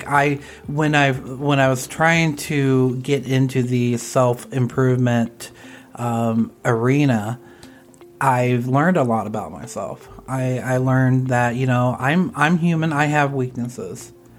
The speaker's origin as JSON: {"language": "English", "region": "Iowa", "country": "United States", "said": "you guys know that I'm from Iowa and …'s from Kentucky."}